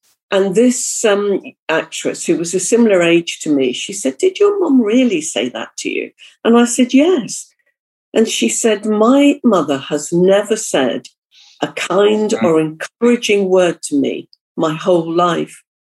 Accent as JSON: {"language": "English", "town": "Liverpool", "region": "North West England", "country": "United Kingdom", "tie": "born or raised there", "said": "I was brought up in Liverpool"}